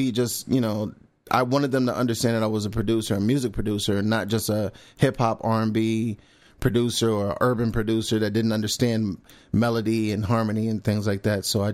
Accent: New York, United States; especially because I was from New York, being

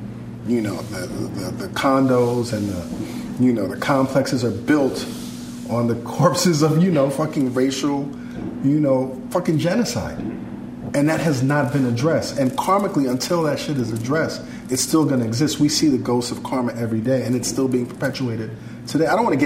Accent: Brooklyn, New York, United States; I was very naive growing up in Brooklyn. And it's actually kind of funny. Growing up in Crown Heights, Brooklyn, and going to a predominantly white school, St. Francis Xavier in Manhattan

